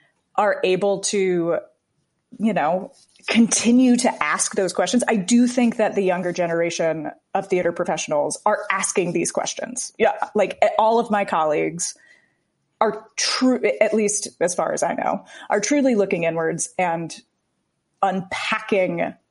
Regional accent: the South, United States; I'm from the South and that's just what you have to do to to make effectual change long term.

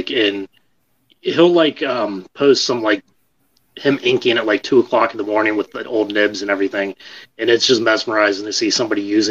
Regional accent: Boston, Massachusetts, United States; like I said, I grew up in the Boston area as a kid in the 80s

